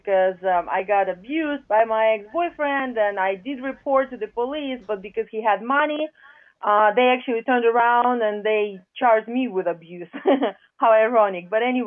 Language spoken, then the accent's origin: English; Ukraine; now in Virginia, United States; Actually, I'm not from Japan. I'm Ukrainian in Virginia.